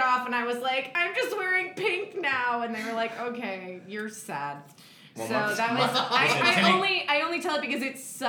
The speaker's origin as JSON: {"language": "English", "town": "New York City", "region": "New York", "country": "United States", "tie": "born or raised there", "said": "But I forgot that, like, I grew up in New York City, and when we trick-or-treated in an apartment building"}